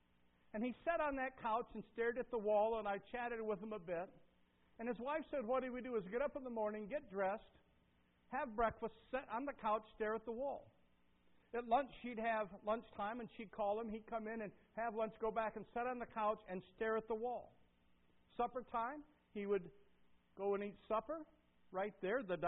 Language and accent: English; Detroit, Michigan, United States; I was just now thinking, when I was growing up in Detroit